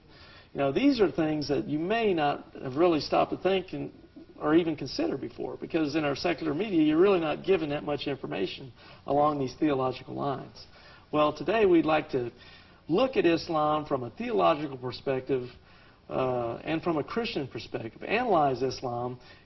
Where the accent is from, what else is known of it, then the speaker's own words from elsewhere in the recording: Texas, United States; I'm a Texan. We're here in Texas when we're filming this